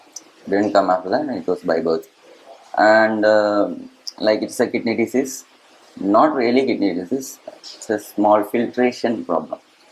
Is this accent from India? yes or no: yes; Chennai, Tamil Nadu, India; I was born in Chennai. And my schooling was done there. That was LKG, kindergarten, I was in Chennai. So, I'm good in Tamil also.